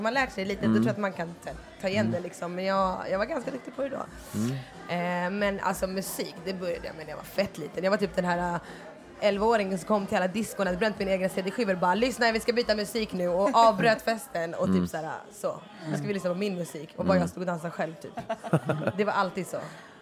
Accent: Åkersberga, Stockholm County, Sweden; also born or lived in Vällingby; Ja, jag är född i Vällingby, uppvuxen i Åkersberga.

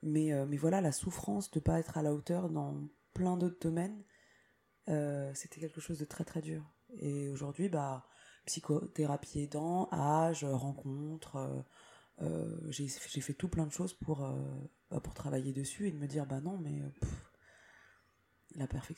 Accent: France; born there; ma culture, elle est sino-laoviète, certes. Mais je suis née en France et je me sens aussi extrêmement française et occidentale.

